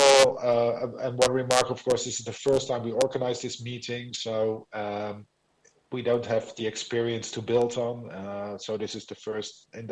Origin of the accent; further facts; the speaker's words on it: Netherlands; English is a second language; And then I'm from the Netherlands, right?